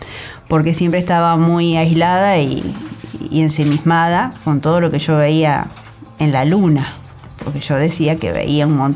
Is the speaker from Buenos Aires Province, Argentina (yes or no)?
yes; Saliqueló, Buenos Aires Province, Argentina; yo volví a mi pueblo, Saliqueló, provincia de Buenos Aires